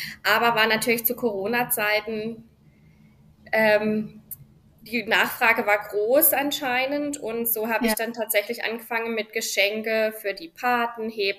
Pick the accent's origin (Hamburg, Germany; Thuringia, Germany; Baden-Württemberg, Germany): Baden-Württemberg, Germany; Ich komme aus dem tiefen Schwarzwald, das sich oft mit meinem Dialekt nicht verbergen lässt.